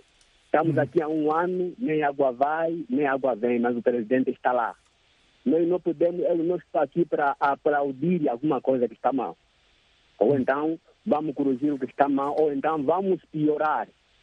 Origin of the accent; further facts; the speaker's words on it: Angola; Para nós, como angolanos